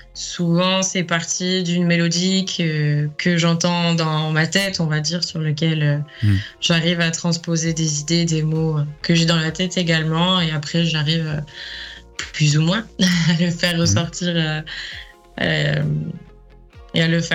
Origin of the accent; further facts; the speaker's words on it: Séméac, Occitanie, France; j'ai un mini-concert qui est prévu dans ma ville natale, à Séméac, donc dans les Hautes-Pyrénées, à côté de Tarbes